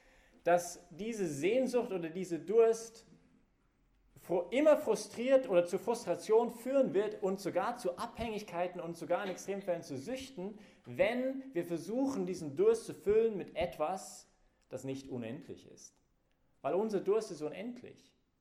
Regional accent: Canada; German is a second language; und ich bin halt Kanadier, und deswegen musste immer jeder meine Grammatik immer korrigieren, weil ich halt nie Grammatik gelernt habe.

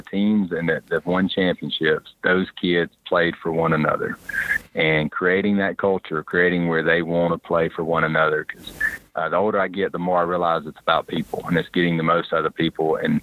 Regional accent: Alabama, United States; I'm coming from Alabama. I could say easy cliche, could say like a Bear Bryant would probably be too easy

